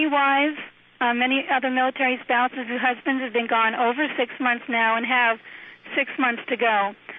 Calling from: South Carolina, United States; I'm calling you from South Carolina because I'm staying with my in-laws.

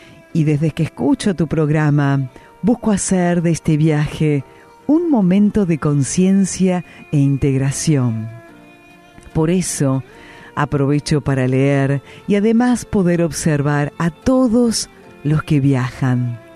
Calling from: Lanús, Buenos Aires Province, Argentina

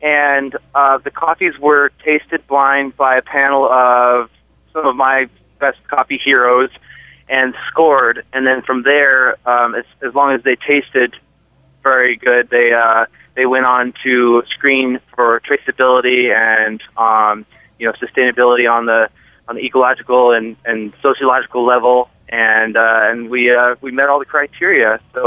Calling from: Berkeley, California, United States; I'm calling you from a delightful little place in North Berkeley called Bartavelle.

